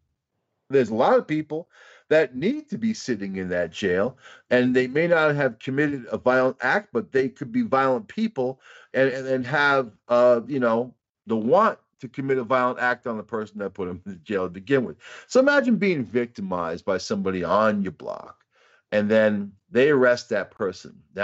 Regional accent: Long Island, New York, United States; now in Upstate New York, United States; I come from Long Island originally, you know, and I live upstate New York.

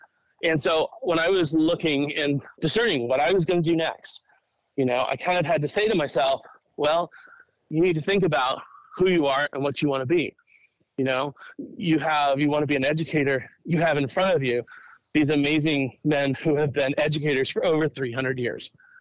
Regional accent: Vallejo, California, United States; Well, I mean, I grew up in Vallejo. Vallejo always, it continues to be a wonderful community. My parents live in the same house that me and my siblings were born into.

